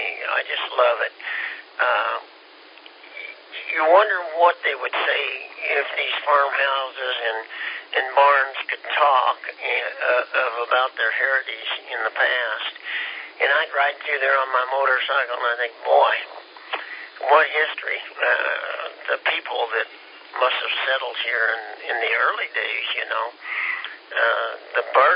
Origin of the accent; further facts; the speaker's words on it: Kansas, United States; And I'm from Kansas. Western Kansas is desolate, but it depends where you go up there in Kansas.